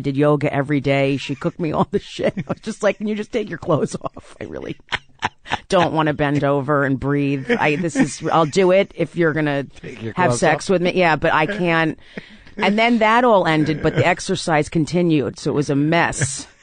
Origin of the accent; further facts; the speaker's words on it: South Orange, New Jersey, United States; Yeah, I grew up in South Orange, New Jersey.